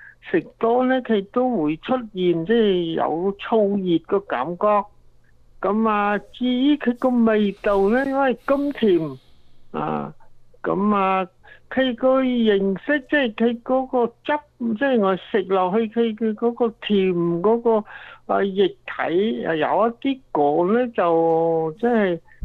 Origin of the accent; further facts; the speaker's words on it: China; 即系我哋中国人个个都知道啦，食过。